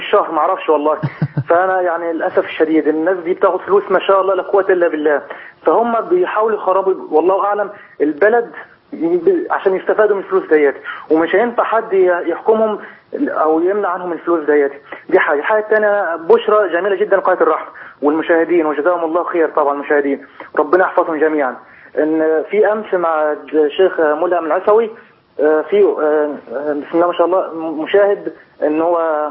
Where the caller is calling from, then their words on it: Kuwait; والله أنا دلوقتي أنا بكلمك حضرتك من الكويت